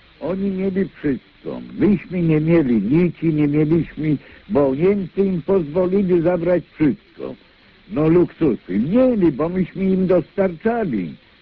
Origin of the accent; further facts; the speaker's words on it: Warsaw, Masovian Voivodeship, Poland; rodowity warszawiak. Chciałem się podzielić wiadomością przede wszystkim, że przeżyłem akurat, że przeżyłem okupację w Warszawie.